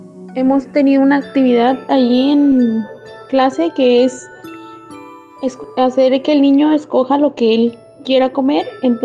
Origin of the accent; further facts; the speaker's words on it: Guadalupe, Nuevo León, Mexico; Nosotros somos del municipio de Guadalupe, de la colonia Las Sabinitas.